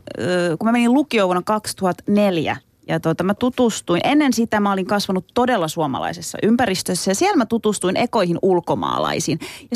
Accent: Turkey; Finnish is a second language; moved away as an adult; now in Finland; mä oon itse asiassa tänään 19. päivä, parin päivän päästä kuule, tulee tasan 24 vuotta, kun mä tulin diivana siellä Turkista.

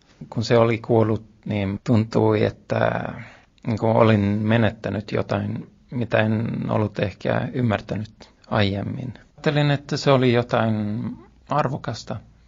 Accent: Luleå, Norrbotten County, Sweden; born there; Olen syntynyt vuonna 1983 Luulajassa, Pohjois-Ruotsissa. Mun äiti on kotoisin Kalajoelta ja isä on Tornionjokilaaksosta, Ruotsin puolelta. Vanhemmat puhuivat ruotsia

